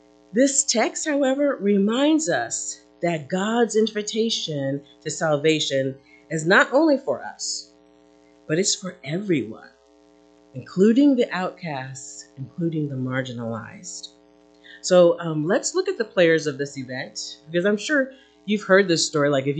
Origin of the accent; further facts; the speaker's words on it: New Jersey, United States; It's a series that I'm borrowing from my home state, New Jersey. Go Garden State.